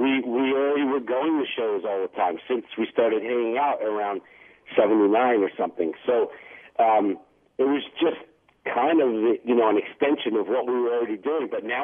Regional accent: New York City, New York, United States; I grew up in Queens, you know, in New York City, and we were still very much the minority.

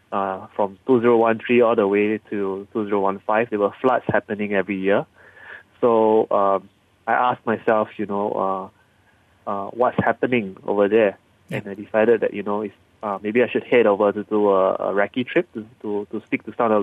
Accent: Singapore; as a Singaporean, we don't really see protests very often.

